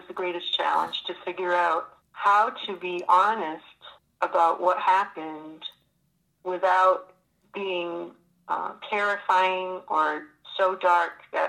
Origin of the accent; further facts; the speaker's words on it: Maine, United States; my own childhood growing up in Maine, because I was very intimately familiar with the kind of weather that they would have had with the snow.